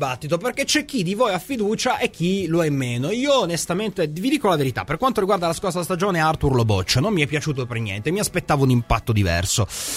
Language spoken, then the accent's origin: Italian; Settimo Torinese, Piedmont, Italy; io sono di Settimo Torinese